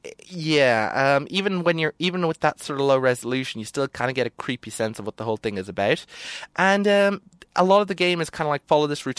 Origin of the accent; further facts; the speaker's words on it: Ireland; So one thing about, like, being an Irish guy reporting on the games industry is that you don't often come across Irish games.